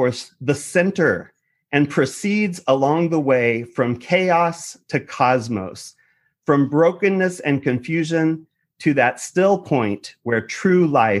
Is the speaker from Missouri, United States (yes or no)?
yes; Independence, Missouri, United States; I grew up in Independence. And so Higashi Miriyama was one of our sister cities.